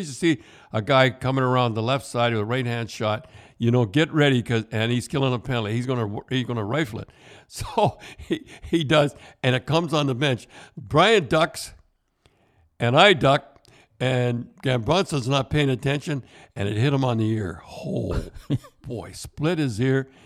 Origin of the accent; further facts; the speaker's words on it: Kingston, Ontario, Canada; And I grew up in Kingston, was not far